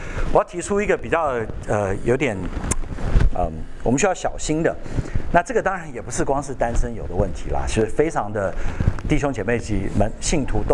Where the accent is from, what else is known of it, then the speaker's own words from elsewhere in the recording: Taiwan; 至少我是台湾来嘛，我们台湾小时候那个嚯、哦、那个我那个年代啦